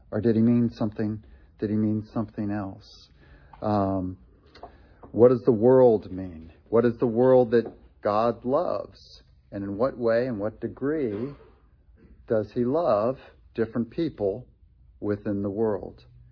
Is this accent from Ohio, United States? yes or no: yes; Columbus, Ohio, United States; also born or lived in Rochester, New York; I was born in Rochester, New York, and my parents were from Ohio, and my dad got opportunity to come back and take a job in Columbus, Ohio, when I was going into the sixth grade.